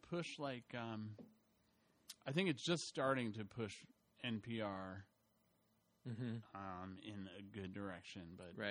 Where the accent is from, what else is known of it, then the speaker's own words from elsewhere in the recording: New York, United States; if I grew up in New York State and Jesse grew up in Connecticut, New England, basically.